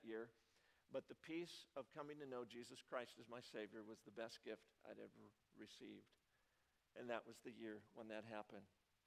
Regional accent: United States; also born or lived in South Dakota; I grew up on the American Indian Reservation. My father was a social worker for the Bureau of Indian Affairs, and so there I was. I was the only white kid in the whole school

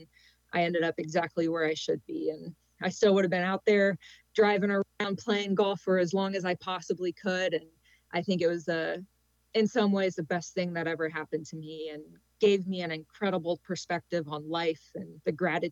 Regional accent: Florida, United States; Yeah, growing up in Florida, I felt so lucky because the junior program and the scene there is super high.

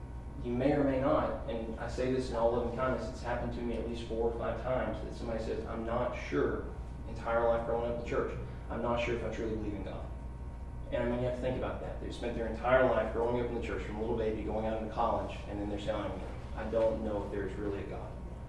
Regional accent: Alabama, United States; moved away as an adult; now in Bowling Green, United States; So, disclaimer, I'm not from Kentucky originally. I'm actually from Alabama, Roll Tide.

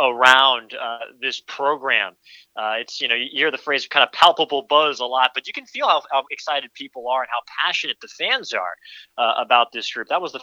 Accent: New Jersey, United States; I grew up in northern New Jersey, in the New York City kind of metro area. Both my parents commuted to the city.

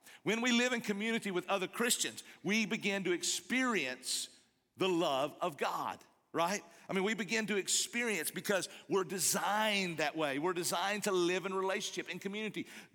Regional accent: Appalachia, United States; And I'm an Appalachian kid.

